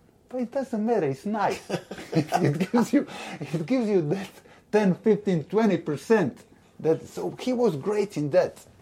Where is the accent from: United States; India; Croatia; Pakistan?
Croatia; Split, Split-Dalmatia County; a small town in Dalmatia to my hometown, Split.